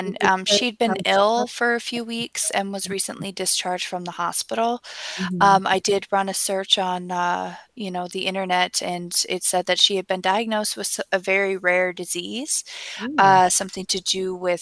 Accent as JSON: {"language": "English", "town": "Red Lake", "region": "Minnesota", "country": "United States", "said": "I'm from the Red Lake Nation in northern Minnesota"}